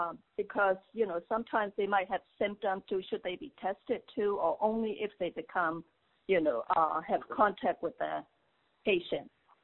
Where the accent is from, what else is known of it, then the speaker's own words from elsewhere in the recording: Westminster, Maryland, United States; I'm from Westminster, Maryland.